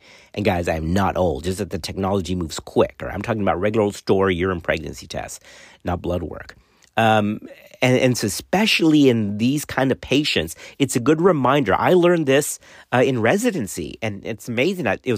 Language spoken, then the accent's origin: English; Laredo, Texas, United States; But growing up in Laredo around that time, right, it was the 70s-ish